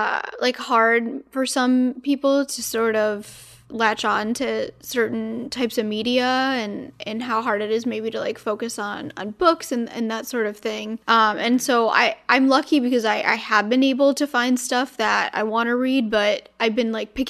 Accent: Chicago, Illinois, United States; And yeah, I'm from Chicago too.

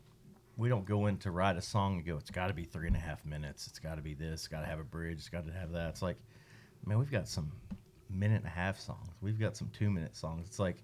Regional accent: Oklahoma, United States; You know, growing up in Oklahoma, that was, you know, for lack of a better term, God for us.

